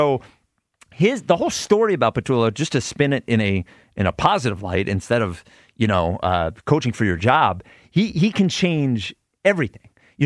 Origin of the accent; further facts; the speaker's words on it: United States; I know what the Million Man March is. I'm American.